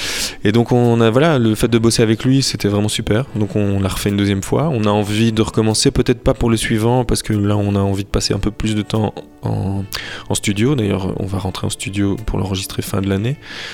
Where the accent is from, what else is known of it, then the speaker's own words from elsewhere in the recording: Liège, Wallonia, Belgium; parce qu'on vient de Liège.